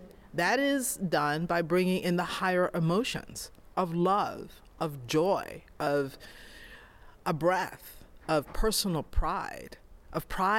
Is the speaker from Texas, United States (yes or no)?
yes; Texas, United States; Like I'm from Texas, and one of the things that I notice is like a lot of people are embracing Juneteenth.